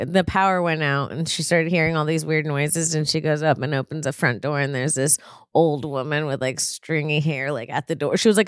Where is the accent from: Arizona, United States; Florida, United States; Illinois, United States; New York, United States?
Florida, United States; St. Augustine; Okay, so I grew up, I was born in St. Augustine.